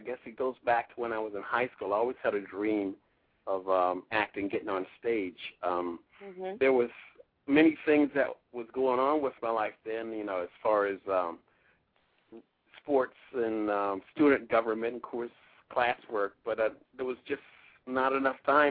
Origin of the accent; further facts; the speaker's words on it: Birmingham, Alabama, United States; Well, I'm from originally from Birmingham, Alabama. I was born there. And I am a son of a Navy man.